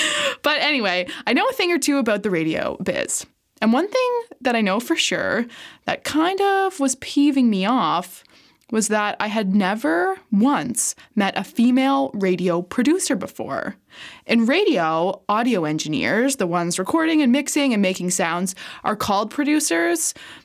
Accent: East Coast, United States; And I'm allowed to say it because I'm from the East Coast and had no choice but to come here in order to work in this industry.

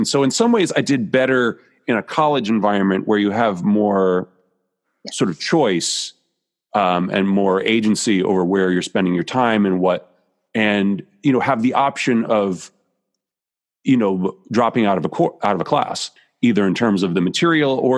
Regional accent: New Jersey, United States; I grew up in New Jersey.

